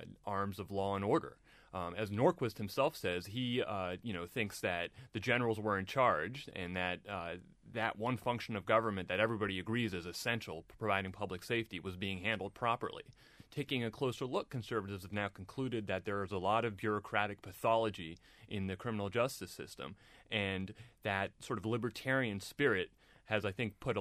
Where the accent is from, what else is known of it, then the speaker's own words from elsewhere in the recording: Germany; I'm actually from Germany originally.